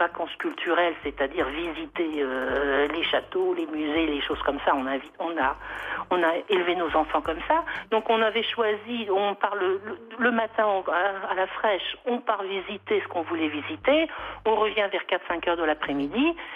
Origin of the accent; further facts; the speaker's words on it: France; parce que je suis française.